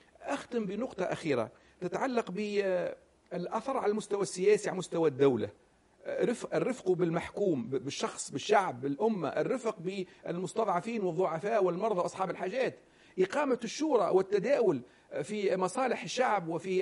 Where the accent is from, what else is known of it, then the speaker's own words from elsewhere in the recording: Tunisia; وعندنا في تونس